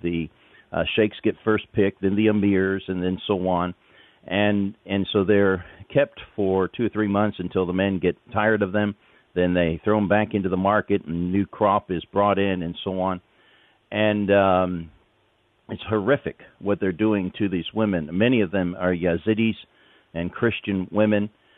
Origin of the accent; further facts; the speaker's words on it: England, United Kingdom; accent: British; went back to England as a missionary after studying in Bible college here in the United States, lost my British accent then.